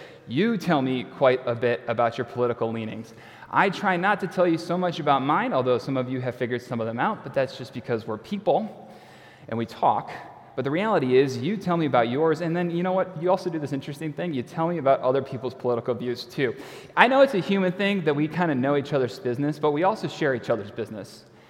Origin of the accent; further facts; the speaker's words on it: Prospect Heights, Illinois, United States; I grew up in this part of the Chicago area, and I remember growing up in Prospect Heights in particular